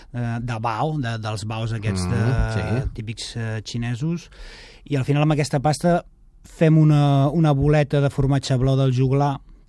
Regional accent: Premià de Dalt, Catalonia, Spain; nosaltres som de Premià de Dalt

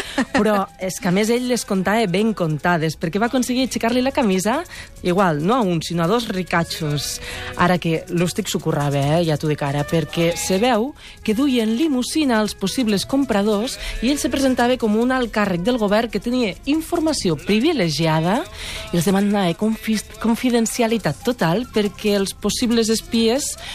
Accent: Flix, Catalonia, Spain; tothom digui el nom del meu poble, que és Flix.

